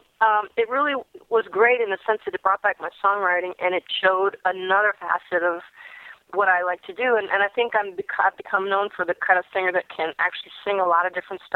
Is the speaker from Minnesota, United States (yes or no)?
yes; Minnesota, United States; I'm, you know, I'm just a Minnesota, you know, Midwest girl with a very normal upbringing and small town.